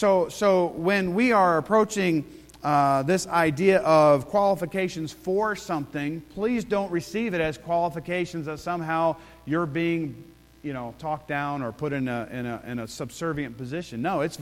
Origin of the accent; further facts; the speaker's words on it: United States; because I was native born, right? I'm an American citizen.